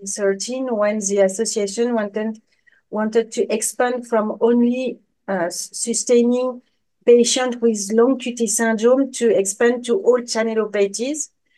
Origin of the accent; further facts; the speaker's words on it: France; So, I'm from France.